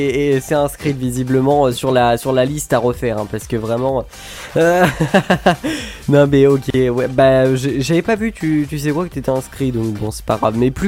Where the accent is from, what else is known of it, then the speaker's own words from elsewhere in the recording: Normandy, France; je viens de Normandie, je fais 3h, 4h de route pour venir.